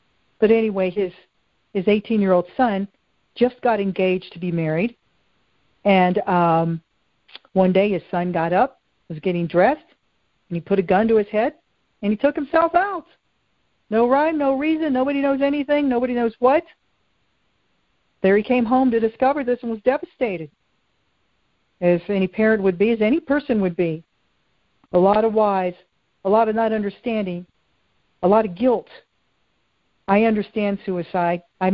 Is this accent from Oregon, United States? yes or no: no; Roanoke, Virginia, United States; I'm from Roanoke, Virginia, Roanoke County Schools.